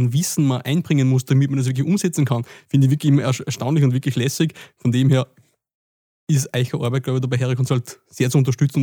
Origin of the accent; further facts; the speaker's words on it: Upper Austria, Austria; ist bei uns im Mühlviertel daheim, ist es sehr, sehr bergig, sehr auf und ab, sehr Berg und Tal.